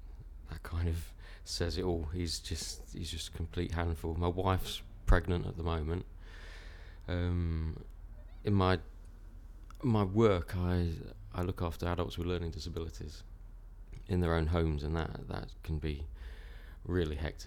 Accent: Ripley, East Midlands, United Kingdom; I'm 31 and I'm from Ripley in Derbyshire.

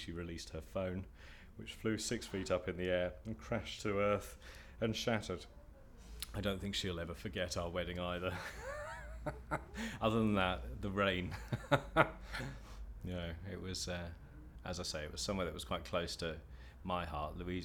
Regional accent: Isle of Wight, South East England, United Kingdom; also born or lived in Stevenage / London / Berkshire / Hungary; I was born in Stevenage in Hertfordshire. I grew up on the Isle of Wight, moved to London, and then left London for Berkshire, following which I've travelled all over the world, spent years living outside in Hungary, South Africa, Hong Kong, China, Japan, and America

